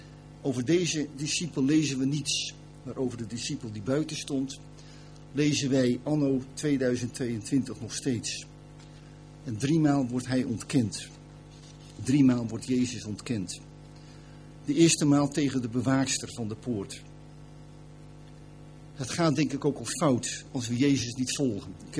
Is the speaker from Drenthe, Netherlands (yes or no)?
no; Katwijk, South Holland, Netherlands; Ik ben in Katwijk opgevoed, hervormd en gereformeerd. En daarna bij andere kerken.